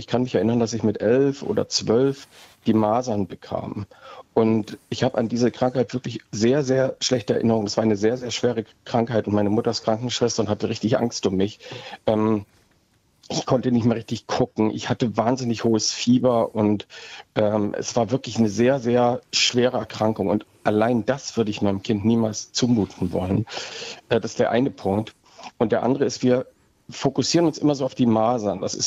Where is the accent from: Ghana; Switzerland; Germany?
Germany; Görlitz, Saxony; in Görlitz, meiner alten Heimatstadt, stehen noch eiserne Lungen, die kann man sich angucken.